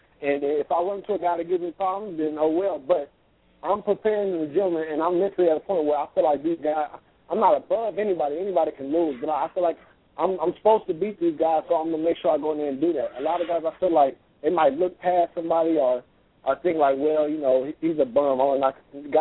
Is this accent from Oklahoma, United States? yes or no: no; Dayton, Ohio, United States; I'll eventually be able to bring a world title fight to my hometown of Dayton, Ohio.